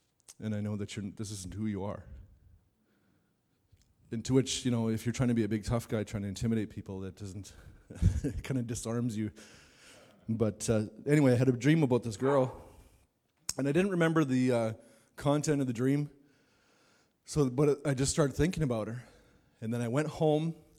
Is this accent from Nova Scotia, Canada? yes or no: no; Meadow Lake, Saskatchewan, Canada; a lot of the guys that I grew up with in Meadow Lake, we were all like that.